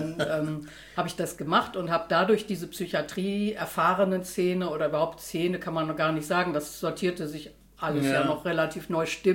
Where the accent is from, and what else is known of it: Bremen, Germany; moved away as an adult; now in -